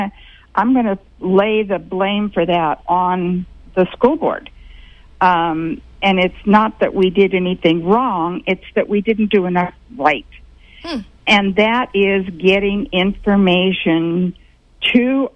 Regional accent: Capay, California, United States; I grew up in Capay, milking cows.

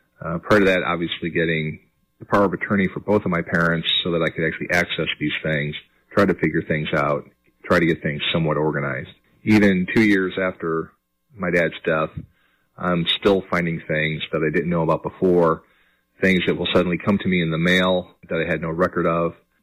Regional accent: Indianapolis, Indiana, United States; I'm from Indianapolis, Indiana.

